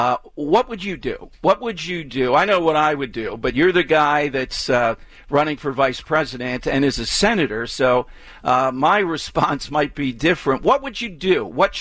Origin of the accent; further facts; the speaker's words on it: Philadelphia, Pennsylvania, United States; I'm from South Philly. I'm very proud of that.